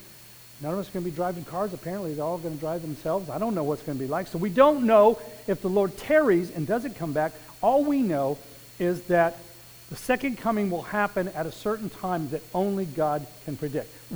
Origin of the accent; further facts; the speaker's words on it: Albuquerque, New Mexico, United States; I was raised a Southern Baptist. I was raised in Southern Baptist in the southwest part of the world here, which means in Albuquerque, raised up in a very traditional Southern Baptist home and traditional parents